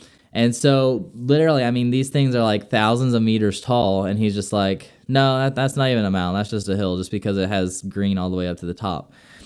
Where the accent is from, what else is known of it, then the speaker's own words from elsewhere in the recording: Arizona, United States; I mean, I'm from Arizona, and so, you know, I'm used to, you know, seeing mountains on a daily basis.